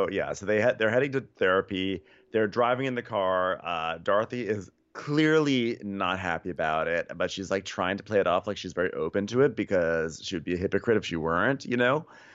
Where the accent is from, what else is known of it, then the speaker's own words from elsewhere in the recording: Australia; You know, I'm just Australian. That's how we say things.